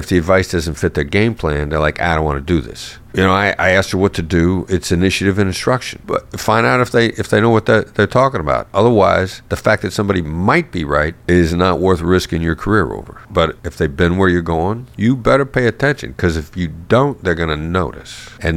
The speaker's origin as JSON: {"language": "English", "region": "Iowa", "country": "United States", "tie": "born or raised there", "said": "I grew up in Iowa, small town Iowa boy"}